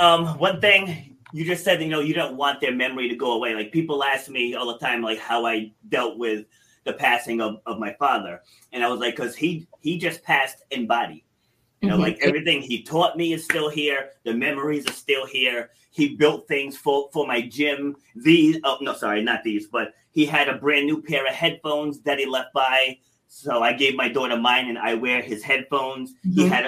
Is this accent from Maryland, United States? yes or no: no; Rhode Island, United States; also born or lived in New York City, United States; So I was born in New York City, but then my parents moved us up here to Rhode Island, mm-hmm. completely different environment.